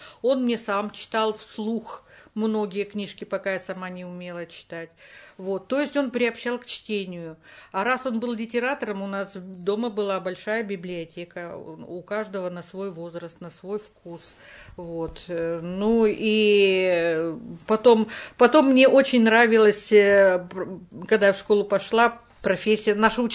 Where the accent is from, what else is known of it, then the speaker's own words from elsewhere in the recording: Izhevsk, Udmurt Republic, Russia; moved away as an adult; now in Moscow, Russia; Я родилась и жила в Ижевске, это Удмуртская республика. И с родителями я там проживала до тех пор, пока не уехала учиться в столицу нашей родины, Москву.